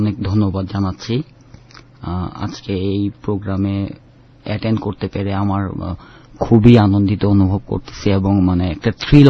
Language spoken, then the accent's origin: Bangla; Dhaka, Dhaka Division, Bangladesh; আমার বেড়ে ওঠাটা সেই পুরনো ঢাকাতেই।